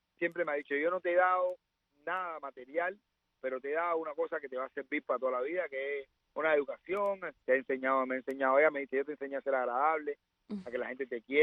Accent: Cuba; moved away; tuvimos que salir de Cuba para conocer la verdadera historia nuestra.

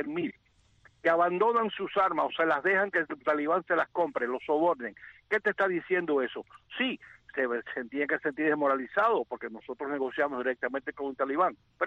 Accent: United States

